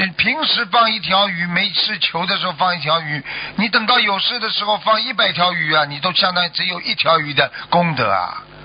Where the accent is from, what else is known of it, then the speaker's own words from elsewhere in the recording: China; 所以你看我们中国人还喜欢藏一点，你到时候没钱了怎么办啊？